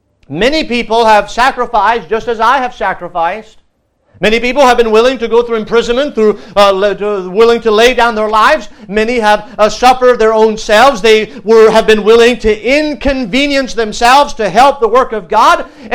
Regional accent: France; I grew up in France

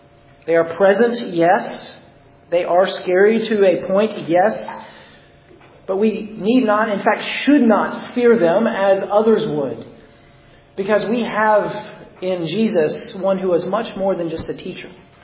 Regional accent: Alabama, United States; places like my home state in Alabama.

